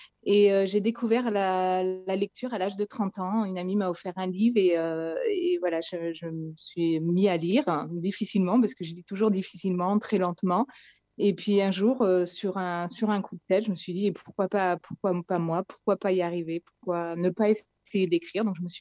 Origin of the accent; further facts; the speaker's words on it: Montluçon, Auvergne-Rhône-Alpes, France; also born or lived in Clermont-Ferrand; comme je viens d'Auvergne, j'ai grandi à Montluçon et à Clermont.